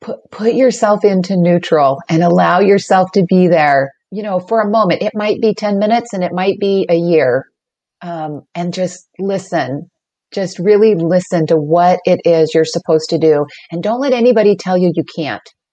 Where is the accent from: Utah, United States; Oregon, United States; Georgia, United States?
Utah, United States; You know, I was born in the late 60s, so you know, I'm from Utah originally.